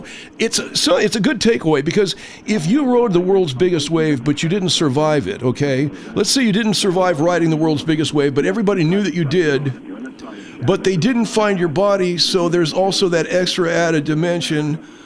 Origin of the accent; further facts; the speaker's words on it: Temple City, California, United States; It's Canoga Park, and I call it Canoga City because it sounds better than Canoga Park, but also that I'm from Temple City.